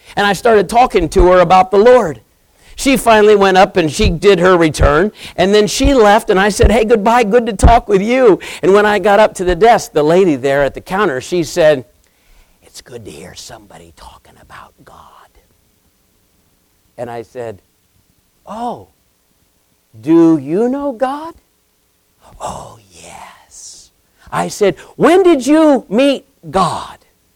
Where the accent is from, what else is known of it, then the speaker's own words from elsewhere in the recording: Winston-Salem, North Carolina, United States; born there; I was born in the Baptist hospital in Winston-Salem, North Carolina